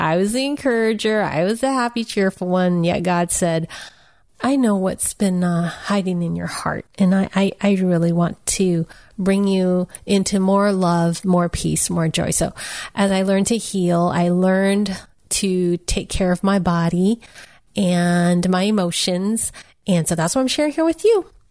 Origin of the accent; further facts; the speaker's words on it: San Francisco, California, United States; born there; And because I'm Chinese American, I was born in San Francisco Chinatown with a mail order bride.